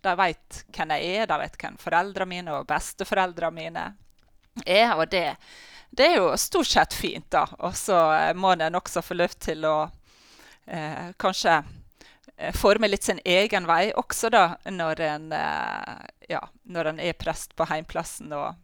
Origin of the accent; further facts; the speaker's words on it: Valderøya, Møre og Romsdal, Norway; Ja, jeg er fra Valdrøya og har nå flyttet tilbake fra Valdrøya og er nå sokneprest her.